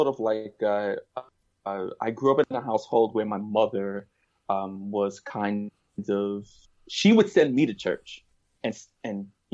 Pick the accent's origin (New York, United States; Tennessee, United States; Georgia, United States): New York, United States; So I grew up in that with my mom, who they, you know, and I came from Gun Hill Projects.